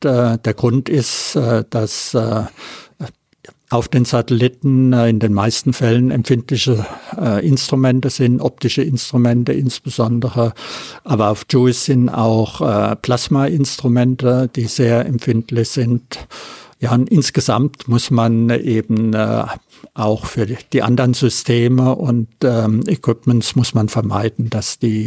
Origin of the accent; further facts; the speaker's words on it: Friedrichshafen, Baden-Württemberg, Germany; ich bin aus Friedrichshafen